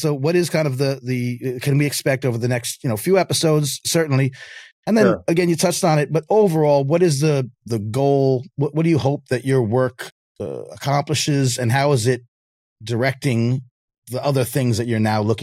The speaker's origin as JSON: {"language": "English", "region": "New York", "country": "United States", "said": "you're from New York, I'm from New York."}